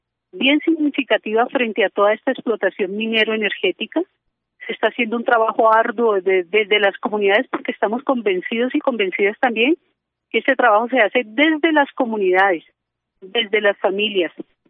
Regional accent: Colombia; Yo no soy propiamente de una comunidad indígena, pero he vivido en medio de ellos. Soy colombiana y tenemos raíces indígenas, todos los colombianos y las colombianas.

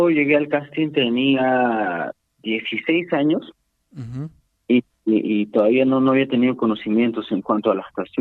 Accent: Puno, Peru; yo soy del distrito de Pedro Vilcapaza, que pertenece, ¿no?, a la provincia de Putina.

